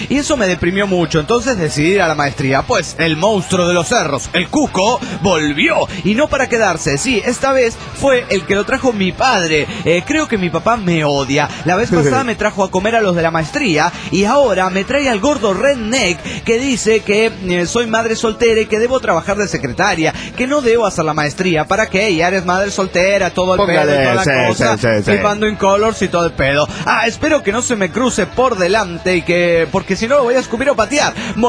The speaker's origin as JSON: {"language": "Spanish", "town": "Reynosa", "region": "Tamaulipas", "country": "Mexico", "said": "Soy el norteño de Reynosa, Tamaulipas, México."}